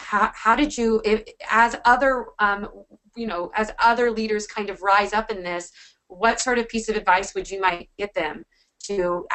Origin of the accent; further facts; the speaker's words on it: Washington, United States; especially in my home state, at least of Washington State.